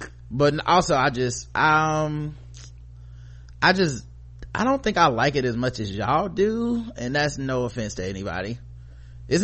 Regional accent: Brooklyn, New York, United States; despite growing up in Brooklyn, being exposed to some aspects of the Hasidic community.

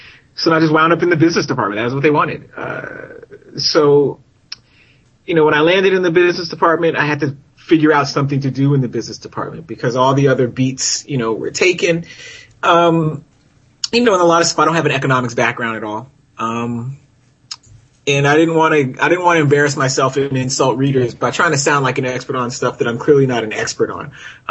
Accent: London, United Kingdom; accent: South London; It's okay because Charmaine was there and I got to talk with my South London accent, so it worked out.

